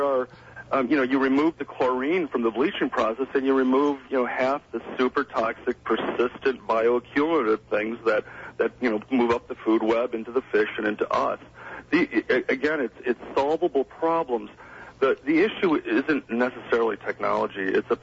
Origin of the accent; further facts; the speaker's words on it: Homewood, Illinois, United States; also born or lived in Washington, D.C.; now in Madison, United States; I grew up in Homewood. My family lives down in the south suburbs, Chicago Heights, Homewood